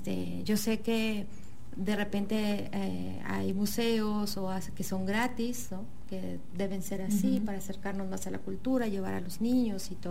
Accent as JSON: {"language": "Spanish", "country": "Mexico", "said": "Y a veces uno como mexicano es al que le regateamos, ¿no?"}